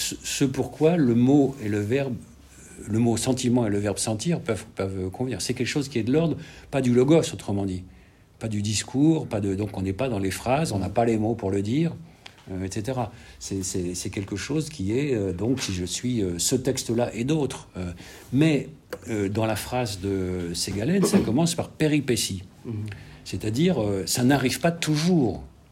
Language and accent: French; France; Je suis français, mais si je dois dire le « je » que je suis, « français » n'est pas un adjectif suffisant